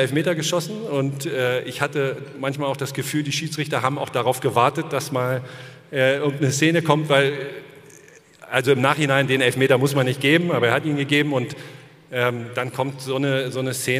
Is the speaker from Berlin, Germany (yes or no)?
yes; Berlin, Germany; wo ich als Jugendspieler hingekommen bin aus Berlin und groß geworden bin, bin da Profi geworden.